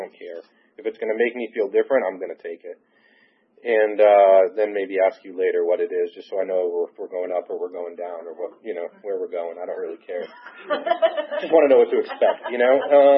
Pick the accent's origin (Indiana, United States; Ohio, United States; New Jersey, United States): New Jersey, United States; So I grew up in New Jersey. I am the youngest of four loving parents, still married today.